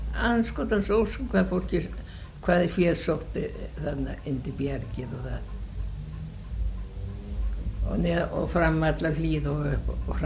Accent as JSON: {"language": "Icelandic", "town": "Aðalvík", "region": "Westfjords", "country": "Iceland", "tie": "born or raised there", "said": "ólst upp á Sæbóli aðalvík, já, og var þar eitthvað. Ég man ekki hvað var gömul ég var þegar ég fór það. Þetta var 6-7 ára á gömulinn."}